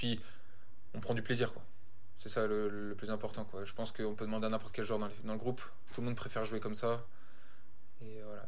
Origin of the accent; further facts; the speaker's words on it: La Rochelle, Nouvelle-Aquitaine, France; J'ai commencé à La Rochelle, là d'où je viens.